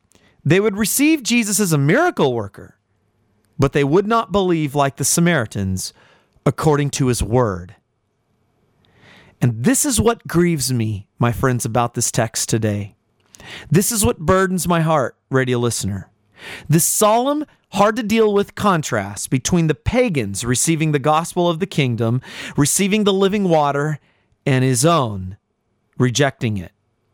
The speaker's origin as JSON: {"language": "English", "region": "California", "country": "United States", "tie": "born or raised there", "said": "You know, in my hometown, we've had amazing athletes in California come out of there."}